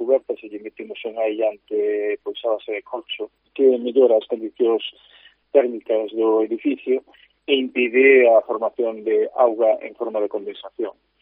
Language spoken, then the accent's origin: Galician; Lugo, Galicia, Spain; Todos sabemos os que somos de Lugo